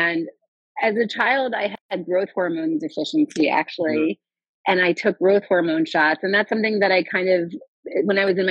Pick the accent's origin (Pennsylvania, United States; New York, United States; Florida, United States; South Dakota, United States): Florida, United States; My husband's a radiologist too, actually, and we work together, and we grew up in South Florida, and we met up here in residency.